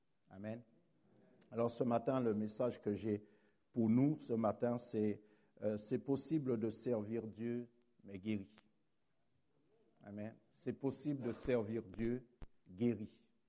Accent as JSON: {"language": "French", "town": "Paris", "region": "Île-de-France", "country": "France", "said": "Donc, je viens de Paris, dans la région parisienne."}